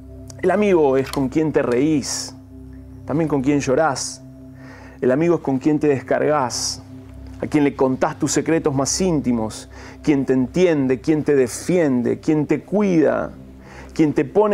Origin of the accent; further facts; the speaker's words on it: Argentina; lo voy a decir porque soy argentino